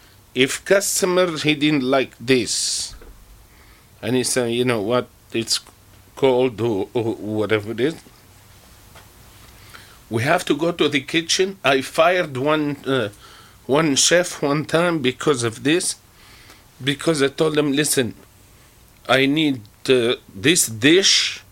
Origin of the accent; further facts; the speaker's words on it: Tunisia; Me, I come from Tunisia